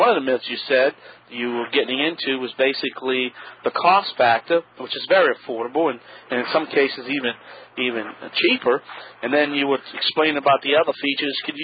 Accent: Louisiana, United States; Well, you know, we're down in the South right now, and, you know, and we're Cajun

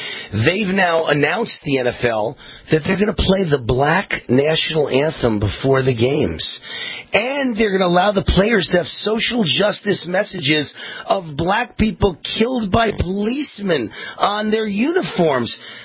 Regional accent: Las Vegas, Nevada, United States; It emanates from my hometown here in Las Vegas

